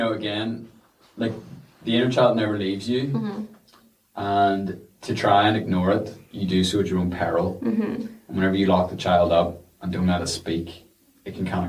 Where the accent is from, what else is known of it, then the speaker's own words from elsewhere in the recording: Lisburn, Northern Ireland, United Kingdom; I'm born and bred in Lisburn